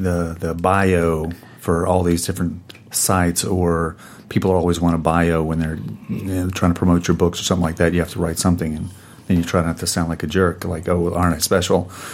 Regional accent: Hattiesburg, Mississippi, United States; accent: southern; moved away as an adult; Well, I'm from Hattiesburg, Mississippi. People say that they can hear my southern accent, what's left of it, but I can't hear it.

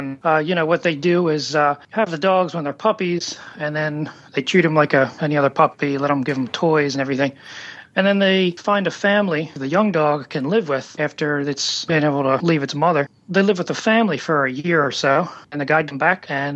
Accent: Baltimore, Maryland, United States; As I was born in Baltimore, I've lived here all my life. I went to school here, and I like the streets and the parks and everything

